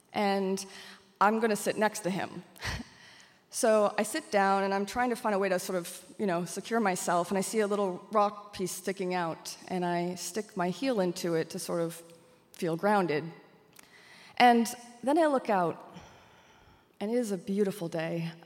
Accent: Maine, United States; now in New Haven, United States; I said, I'm from Maine. And they hired me.

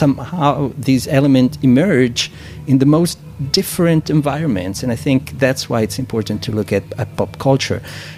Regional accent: Italy; I come from Italy.

